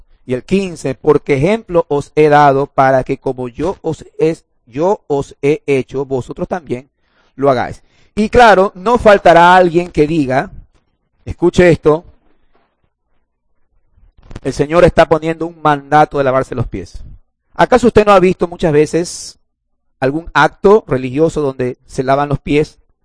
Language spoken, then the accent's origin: Spanish; Guayaquil, Guayas, Ecuador; lo voy a decir mis hermanos como guayaquileños que somos